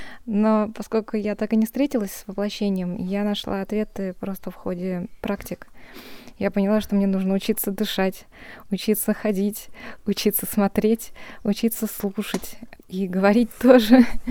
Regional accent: Moscow, Russia; я из Москвы.

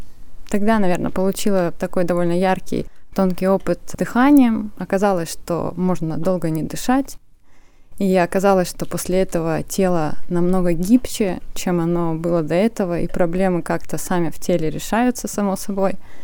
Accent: Moscow, Russia; я из Москвы.

